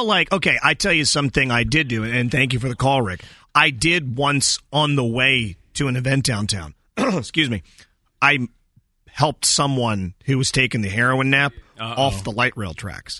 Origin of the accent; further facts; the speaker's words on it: Waldorf, Maryland, United States; And because I'm from Waldorf, I call my boss here, not 911, not right.